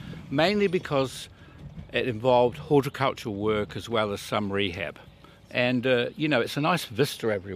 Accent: Christchurch, Canterbury, New Zealand; I'm from Christchurch

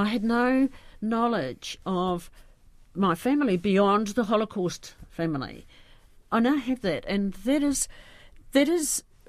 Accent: New Zealand; as a New Zealander, bring it home in my pack, as you do.

